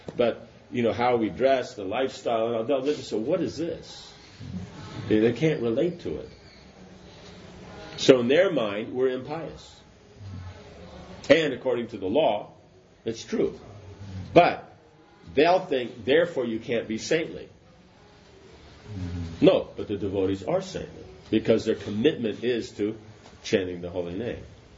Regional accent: United States; and, you know, I'm American, so it means the whole of America

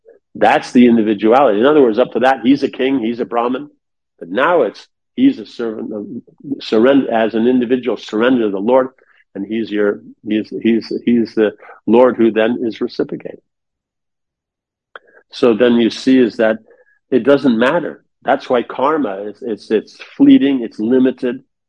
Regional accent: United States; because I'm American, because I'm from an aristocratic family

